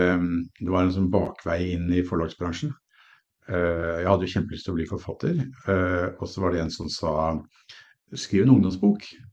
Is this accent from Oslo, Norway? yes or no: yes; Oslo, Norway; Så jeg vokste opp på Ullern, hvor vi sitter nå.